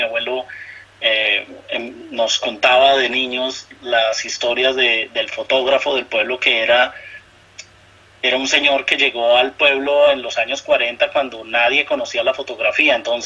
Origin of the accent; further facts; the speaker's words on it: Colombia; yo soy colombiano, estudié publicidad y pues bueno, ejerzo mi carrera desde hace más de 25 años.